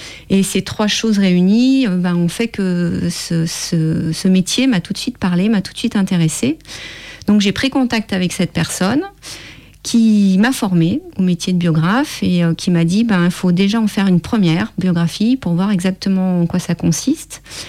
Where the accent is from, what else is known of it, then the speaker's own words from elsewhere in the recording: Lyon, Auvergne-Rhône-Alpes, France; born there; moi je suis née à Lyon, que je connaissais globalement l'histoire de ma ville